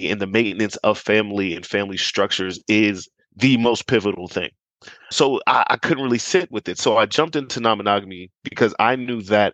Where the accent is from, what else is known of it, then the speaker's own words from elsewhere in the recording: United States; born there; I am an American born.